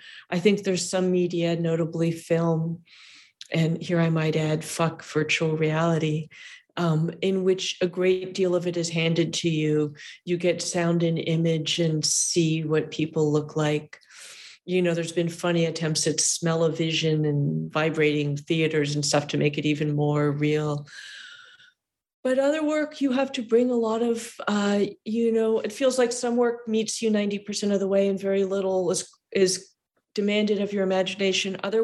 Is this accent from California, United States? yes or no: yes; California, United States; Of course, I'm a Californian.